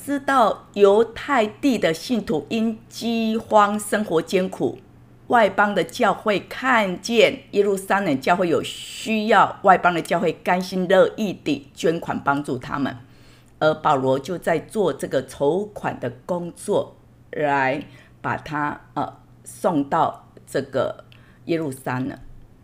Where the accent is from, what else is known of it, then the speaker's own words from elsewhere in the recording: Taiwan; born there; 那我是一个台湾出生的，当我在回到我所出生之地的时候呢